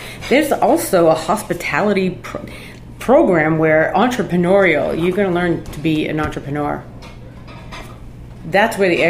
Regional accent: Ireland; I'm Irish, for Christ's sakes. I'm not Italian, and I'm not French.

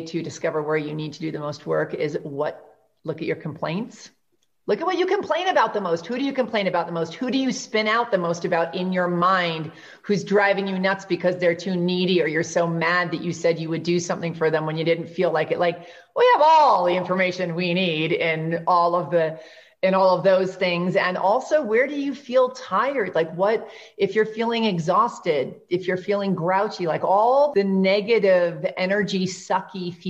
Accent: New York, United States; I'm from New York. I'm impatient.

